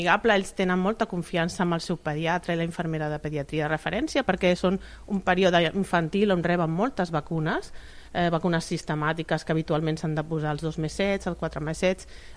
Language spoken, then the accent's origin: Catalan; Sabadell, Catalonia, Spain; jo estic treballant a Barcelona, però sóc de Sabadell